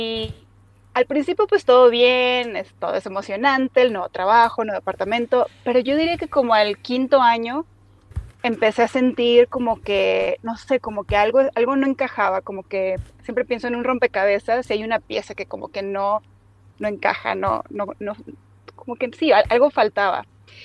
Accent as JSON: {"language": "Spanish", "country": "Mexico", "tie": "born or raised there", "said": "me faltaba ese sentido de aventura con el que crecí en México, cambiando de ciudad a ciudad y escuela a escuela."}